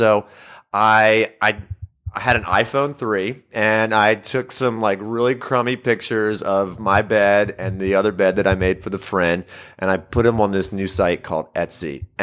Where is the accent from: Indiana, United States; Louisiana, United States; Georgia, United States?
Louisiana, United States; I graduated from college at the University of Southern Mississippi and moved back to my home state of Louisiana.